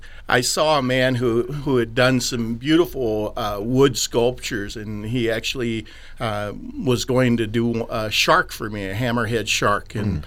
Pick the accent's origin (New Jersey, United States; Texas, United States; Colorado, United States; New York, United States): Colorado, United States; Colorado Springs; You know, I grew up in Colorado Springs, and quite honestly, we, at least I didn't know about segregation. I didn't understand life outside of Colorado Springs.